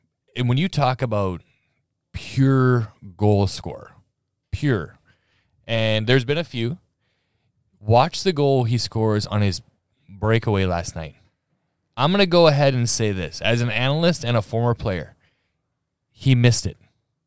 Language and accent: English; Alberta, Canada; But also, I'm from Alberta.